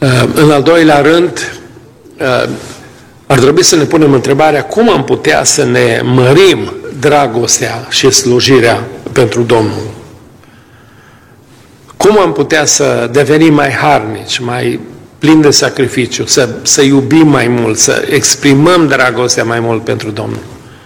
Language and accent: Romanian; Romania; moved away; mă biruiește patriotismul și dorința de a pleca înapoi în România, îi vorbesc despre satul meu, cel mai frumos sat din lume